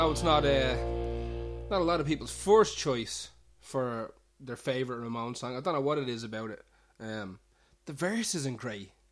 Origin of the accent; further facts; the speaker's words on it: Cabra, Leinster, Ireland; I think it's because I'm originally from Cabra